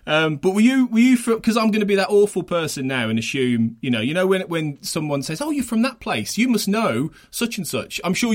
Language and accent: English; West Midlands, United Kingdom; you obviously have been able to tell I'm from the West Midlands originally.